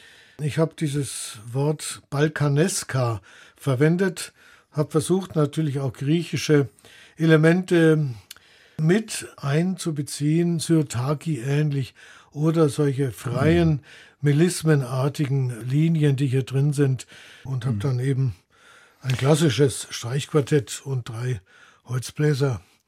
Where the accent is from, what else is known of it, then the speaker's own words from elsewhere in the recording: Regensburg, Bavaria, Germany; also born or lived in Breslau, Poland; Aufgewachsen bin ich in Regensburg, weil ich bin in Breslau geboren, 43.